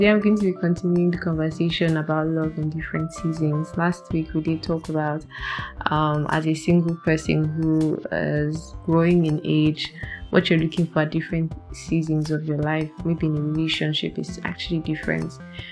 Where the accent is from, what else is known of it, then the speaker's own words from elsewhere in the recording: Nigeria; I'm Nigerian, guys.